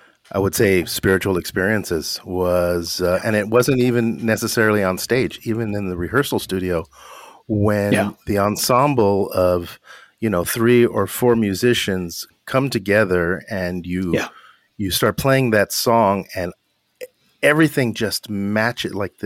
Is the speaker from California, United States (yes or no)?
yes; Hollywood, California, United States; But yeah, I grew up in Hollywood, and I had a great childhood.